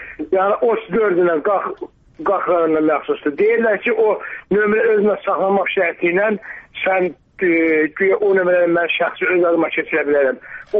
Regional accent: Beylagan, Beylagan District, Azerbaijan; Mən özüm Beyləqanlıyam.

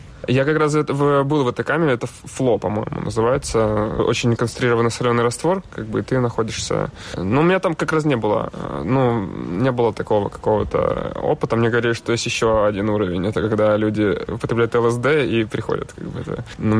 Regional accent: Cherkasy, Cherkasy Oblast, Ukraine; moved away as an adult; also born or lived in Kyiv; now in Moscow, Russia; Да, я из Украины. Я родился в городе Черкассы, но жил в Москве, в Киеве, учился в академии, потом немножко в Могилянке. И потом я уехал в Москву

